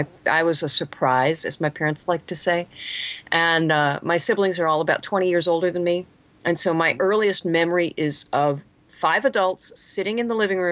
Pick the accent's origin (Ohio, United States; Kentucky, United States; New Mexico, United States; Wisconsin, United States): Wisconsin, United States; Superior; also born or lived in New York / Madison, Wisconsin; Well, I'm from Wisconsin, actually. My entire family still lives in the Midwest. I was actually born in New York, and I like to say that my entire life was moving west because now I live on the Pacific Ocean.